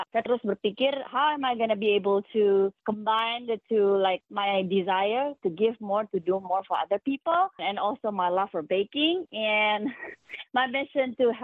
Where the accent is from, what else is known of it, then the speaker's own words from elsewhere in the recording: Indonesia; Saya emang dari kecil, growing up di Indonesia, suka sekali makan klepon.